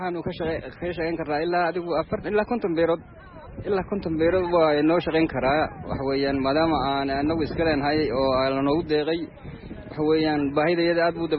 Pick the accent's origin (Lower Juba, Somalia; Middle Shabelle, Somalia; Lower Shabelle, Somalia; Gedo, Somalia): Middle Shabelle, Somalia; Balcad; waxaan ka socdaa Baalade, gudayaashii Baalade aan ahay.